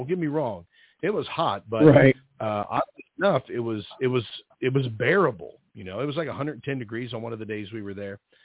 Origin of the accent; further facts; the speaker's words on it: Ohio Valley, United States; And I'm from the Ohio Valley, so I live up here in northern Kentucky, and it's extremely humid all the time.